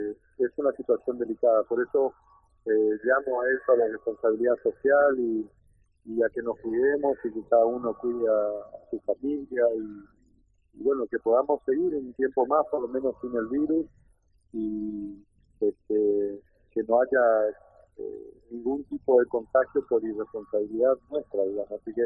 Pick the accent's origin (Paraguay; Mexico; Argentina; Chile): Argentina; Santo Tomé, Corrientes; los vecinos, acreditando que somos de Santo Tomé y de San Borja